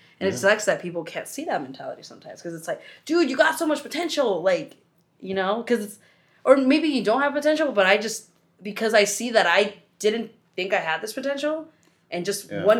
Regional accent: United States; So I'm excited to come back and use my privilege, because I'm an American.

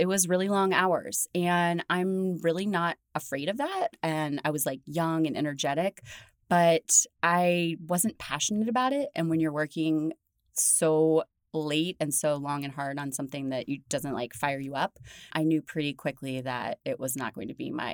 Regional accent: Kansas City, Midwest, United States; also born or lived in New Jersey; I grew up in the Midwest, in Kansas City. I went to college in New Jersey, and everyone kind of migrates to New York City.

